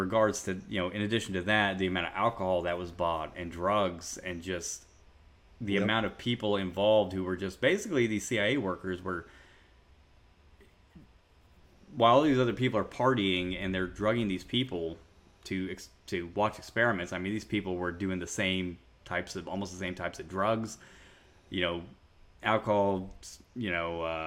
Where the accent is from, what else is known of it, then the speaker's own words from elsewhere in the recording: Midwest, United States; Yeah, we're from the Midwest. We say things how they're spelled.